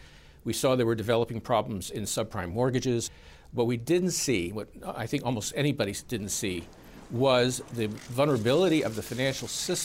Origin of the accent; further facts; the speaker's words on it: Dillon, United States; Unfortunately, Dillon, my hometown, did not have a theater.